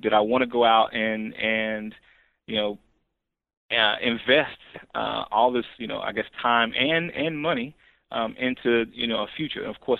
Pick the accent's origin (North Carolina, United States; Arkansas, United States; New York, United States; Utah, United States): North Carolina, United States; now in Pennsylvania, United States; I'm from North Carolina.